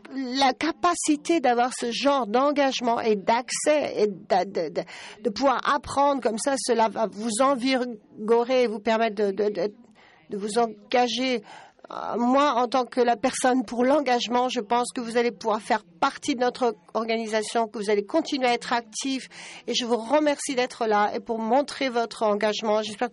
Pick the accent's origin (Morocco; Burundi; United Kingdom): United Kingdom; England; French is a second language; Moi, comme vous voyez, comme vous l'entendez, je viens d'Angleterre, du Royaume-Uni.